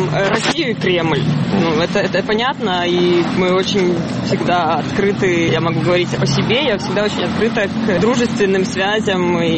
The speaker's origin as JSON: {"language": "Russian", "region": "Kyiv", "country": "Ukraine", "said": "Нет, я киевлянка."}